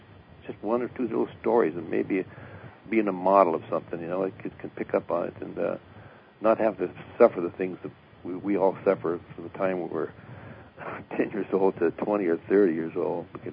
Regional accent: Santa Barbara, California, United States; I attempted to do that here in Santa Barbara, my hometown

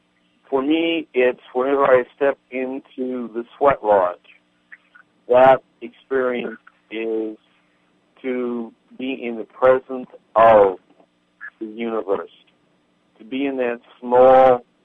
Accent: Titusville, Pennsylvania, United States; Well, I'm originally from Titusville, Pennsylvania, sort of the opposite end of the state.

